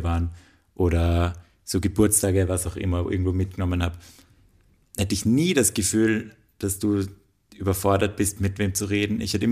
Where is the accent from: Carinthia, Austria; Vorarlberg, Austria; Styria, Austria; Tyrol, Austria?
Styria, Austria; Graz; moved away as an adult; now in Vienna, Austria; allein dadurch, dass ich weggezogen bin aus Graz, ist jetzt nicht die Welt.